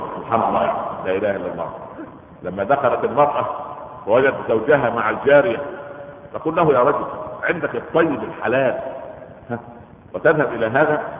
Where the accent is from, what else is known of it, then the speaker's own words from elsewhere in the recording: Egypt; عندنا في مصر عزكم الله